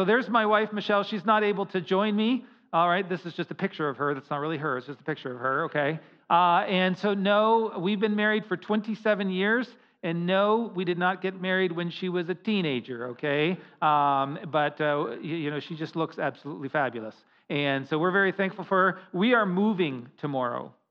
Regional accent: Canada; So I am Canadian, all right?

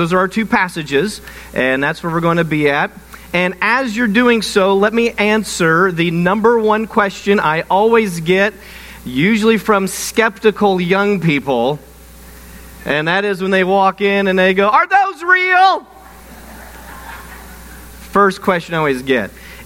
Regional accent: Illinois, United States; now in Oklahoma, United States; I'm from southeastern Illinois, but I live in Oklahoma. I just can't get Lawrence County out of my system, all right? This is my home

